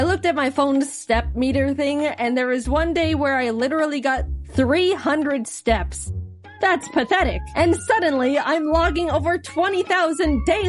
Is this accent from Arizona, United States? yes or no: yes; Arizona, United States; Look, I'm used to the heat. I grew up in Arizona, but even this was too much.